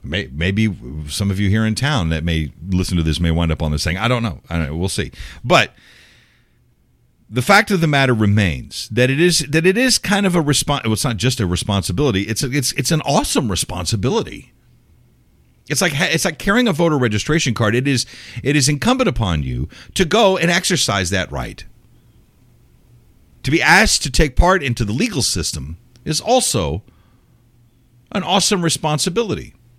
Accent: United States; as an American, as a resident of this county

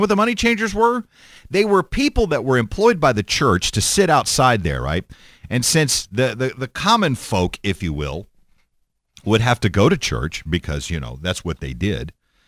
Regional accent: Texas, United States; It happened in my home state of Texas, where I grew up.

